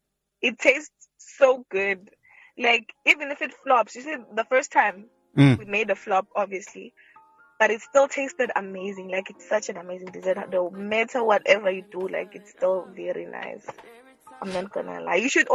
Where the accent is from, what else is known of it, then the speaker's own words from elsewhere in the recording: Eswatini; And I'm from Eswatini, actually.